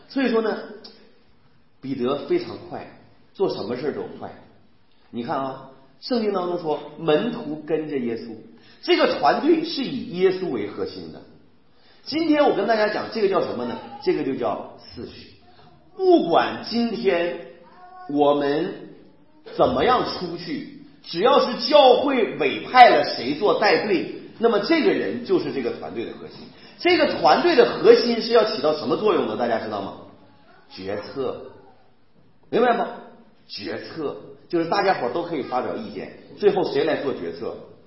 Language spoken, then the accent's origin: Chinese; Northeast China, China; 用我们东北话讲